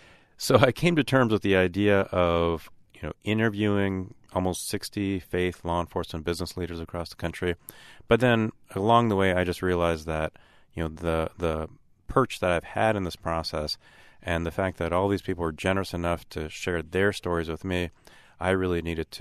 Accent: Santa Cruz, California, United States; born there; Sure. So I was born in Santa Cruz.

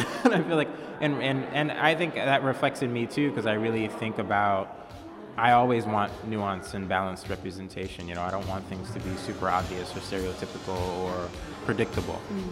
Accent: California, United States; also born or lived in New Orleans; now in St. Louis, United States; No, I'm actually from New Orleans, grew up in Southern California. So I moved to St. Louis for grad school 5 years ago.

